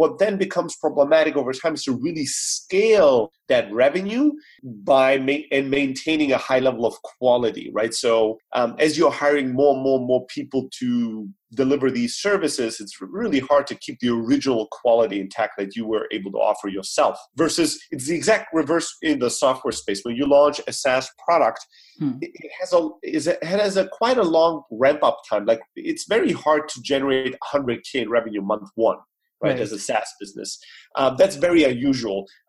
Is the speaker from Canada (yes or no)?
no; Germany; moved away as an adult; also born or lived in Greece; now in United States; I'm originally from Greece, born and raised in Germany.